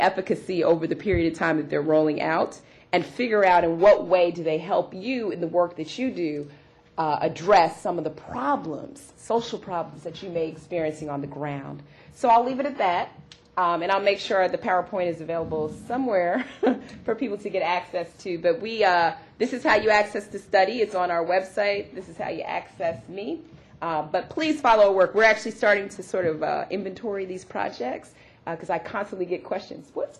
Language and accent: English; Chicago, Illinois, United States; but see, I'm from Chicago.